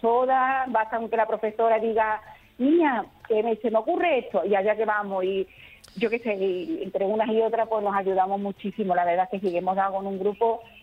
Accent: Utrera, Andalusia, Spain; De Utrera.

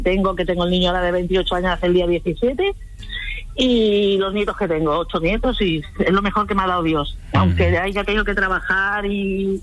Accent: Cornellà, Catalonia, Spain; moved away as an adult; vine de Cornellá, de Barcelona, teniéndolo todo, y empezar de cero aquí con 4 niñas pequeñas

